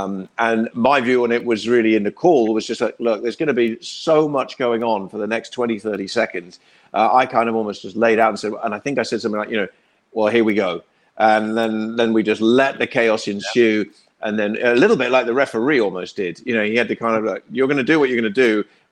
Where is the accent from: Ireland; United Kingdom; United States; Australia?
United Kingdom; England; I grew up watching football in England